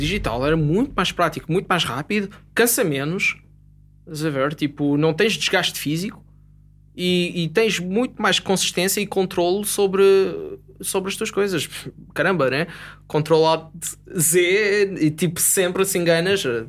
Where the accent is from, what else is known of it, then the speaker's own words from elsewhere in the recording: Vialonga, Lisbon, Portugal; venho de Via Longa